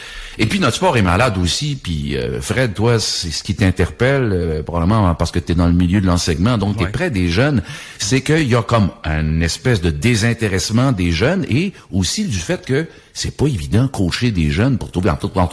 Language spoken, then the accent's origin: French; Sorel, Quebec, Canada; j'ai grandi, ma jeunesse très jeune, j'ai grandi à Sorel, OK?